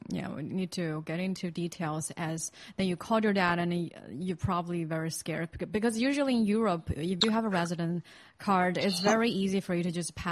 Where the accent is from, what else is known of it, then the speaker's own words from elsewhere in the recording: China; I mean, I grew up in China, so like thinking about like if I get into trouble like that would be so scary.